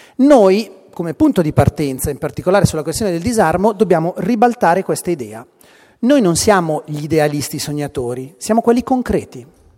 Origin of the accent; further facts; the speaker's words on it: Lombardy, Italy; vengo dal nord della Lombardia